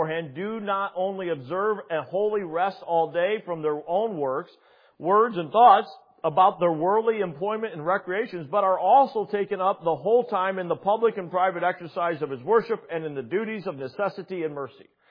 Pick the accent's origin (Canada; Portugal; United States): United States; When we grew up in America where there was this semblance at Sunday, I mean, it's not as much now, but I mean, I grew up in the 80s.